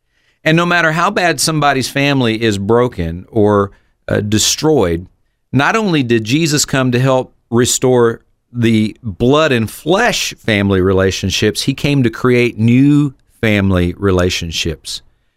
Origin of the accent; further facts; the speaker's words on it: South Carolina, United States; now in Peoria, United States; And of course, now I'm from South Carolina, she's from Maine, and now we're in Peoria, so we're not close to anybody at all.